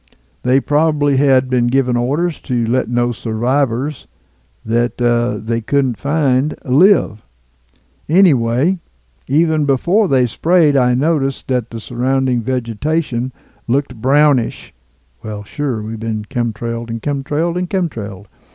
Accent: United States; I knew that as an American, I was not supposed to be there.

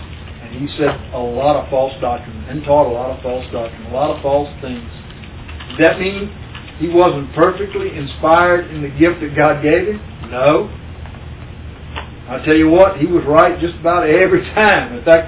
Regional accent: Baton Rouge, Louisiana, United States; Over in my area, I moved over here from Louisiana, our town, Baton Rouge, which is where Jimmy Swaggart had his ministry.

